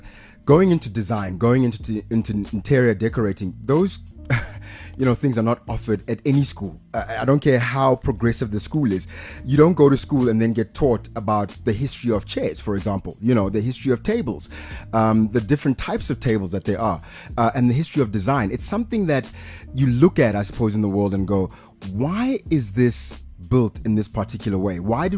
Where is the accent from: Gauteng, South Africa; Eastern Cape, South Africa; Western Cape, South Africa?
Gauteng, South Africa; Pretoria; I grew up in Pretoria.